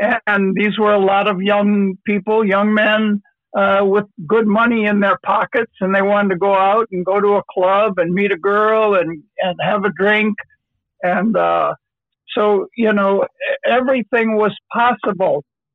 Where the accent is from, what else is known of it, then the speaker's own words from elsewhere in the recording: Detroit, Michigan, United States; My earliest memories were of schoolmates of color, you know, that I had black neighbors and Mexican neighbors